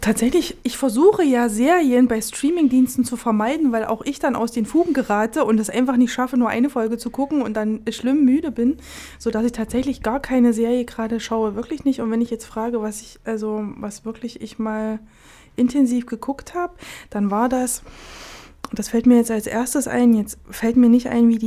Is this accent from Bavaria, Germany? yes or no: no; Elsterwerda, Brandenburg, Germany; born there; Oh, im ganz südlichen Brandenburg. Elsterwerda heißt das, kennt eigentlich keiner, außer vom Umsteigen nach Berlin.